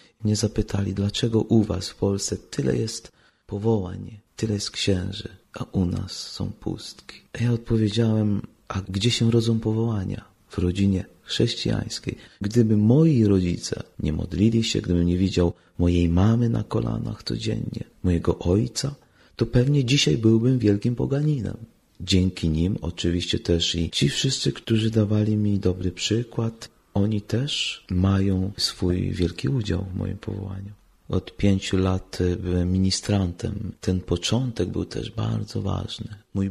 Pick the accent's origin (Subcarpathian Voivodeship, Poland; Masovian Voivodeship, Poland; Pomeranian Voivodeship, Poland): Subcarpathian Voivodeship, Poland; moved away as an adult; now in France; pochodzę z diecezji Przemyśl.